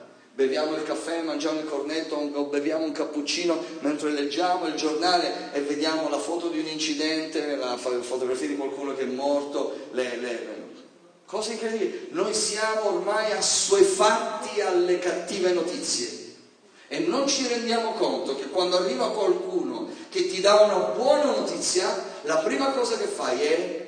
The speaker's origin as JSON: {"language": "Italian", "region": "Sicily", "country": "Italy", "said": "Io vengo dalla Sicilia."}